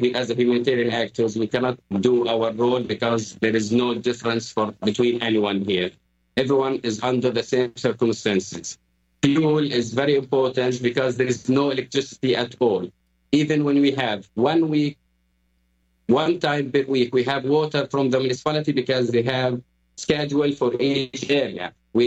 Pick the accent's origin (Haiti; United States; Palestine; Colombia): Palestine; Jabalia, Gaza Strip; English is a second language; I'm born and raised in Jabalia camp. Yes, I live in Jabalia.